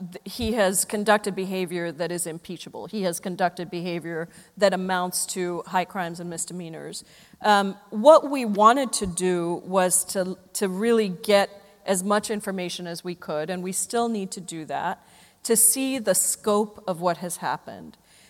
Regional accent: Jakarta, Indonesia; Indonesia is becoming the first country to physically relocate its capital city of Jakarta, which is where I grew up

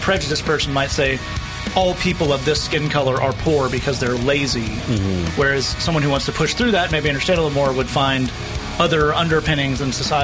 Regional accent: Oak Ridge, Tennessee, United States; I grew up around the Oak Ridge National Laboratory.

